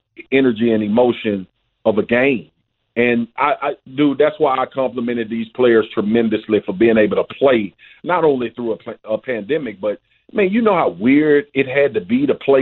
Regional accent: Louisiana, United States; I'm from Louisiana. We don't have a pro team.

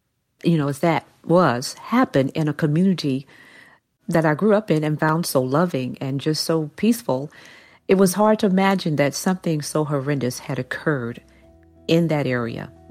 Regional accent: Tulsa, Oklahoma, United States; I grew up in the Greenwood community myself as a little girl.

